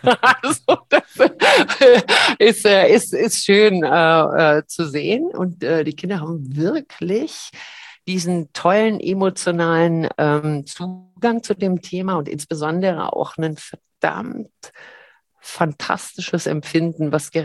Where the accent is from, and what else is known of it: Berlin, Germany; born or raised there; also born or lived in Cologne